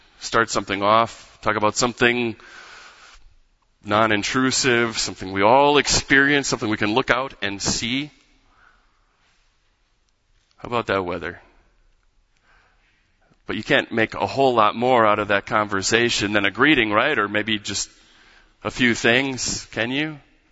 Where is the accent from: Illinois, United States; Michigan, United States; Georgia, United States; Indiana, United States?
Michigan, United States; As we said growing up in Michigan, maybe this is a common Midwest theme, if you don't like the weather, wait 15 minutes.